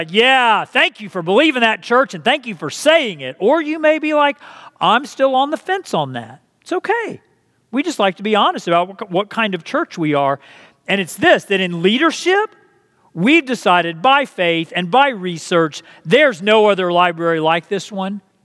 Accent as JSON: {"language": "English", "region": "Texas", "country": "United States", "said": "Well, as a lot of you know, I am not from New Jersey. I am from Texas."}